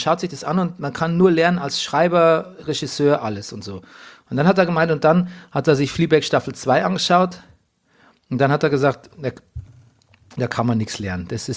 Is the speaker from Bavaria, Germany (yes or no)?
yes; Bavaria, Germany; ich mag ja den bayerischen Dialekt, ich mag meine Heimat, ich bin gerne Bayer.